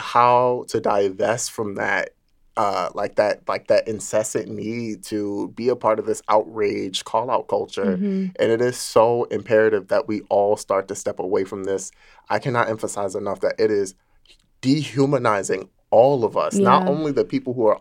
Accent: Baltimore, Maryland, United States; No, I'm from Baltimore. It's over east, down the hill.

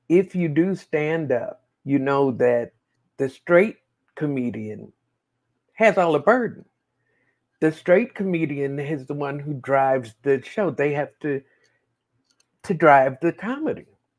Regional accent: Chicago, Illinois, United States; I'm from Chicago. We're from a different kind of, we're from a street kind of urban show business where it don't matter who's on the stage

